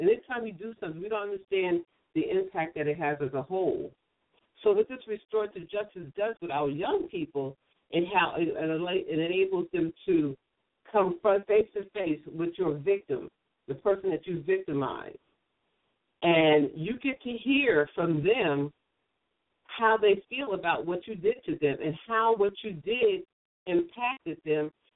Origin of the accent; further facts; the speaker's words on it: New York, United States; Liken it to myself when I was growing up in New York in the public schools. I love my public schools